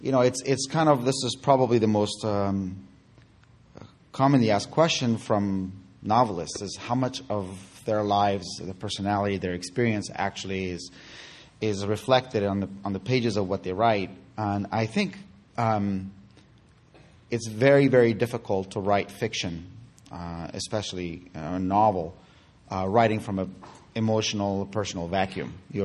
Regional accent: Kabul, Afghanistan; I grew up in Kabul in the 70s.

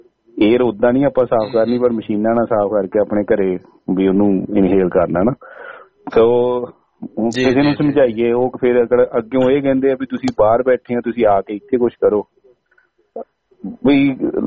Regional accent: Phagwara, Punjab, India; ਤੇ ਮੈਂ ਸਵੇਰੇ ਚੈੱਕ ਕੀਤਾ ਤੇ ਮੇਰੇ ਸ਼ਹਿਰ ਫਗਵਾੜੇ ਇਸ ਵੇਲੇ 32 degrees ਸੀ

